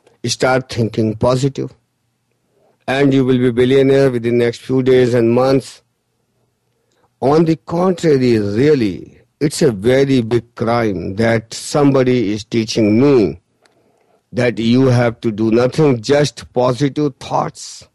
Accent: India; English is a second language; I'm from India, I don't know the exact term for that man

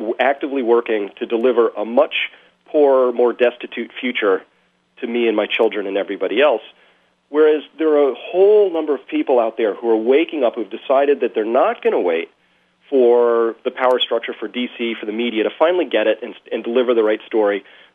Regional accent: Massachusetts, United States; I've watched the media try and understand why Scott Brown won in Massachusetts, my home state, and I think they're missing it.

